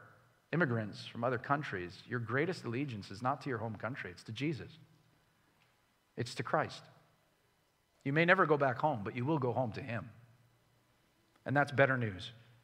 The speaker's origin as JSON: {"language": "English", "country": "Canada", "said": "I'm like, what? I'm Canadian."}